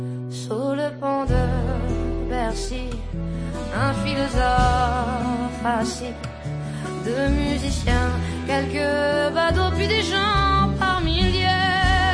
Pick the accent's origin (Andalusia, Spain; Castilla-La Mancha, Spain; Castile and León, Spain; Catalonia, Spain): Catalonia, Spain; Barcelona; yo soy de Barcelona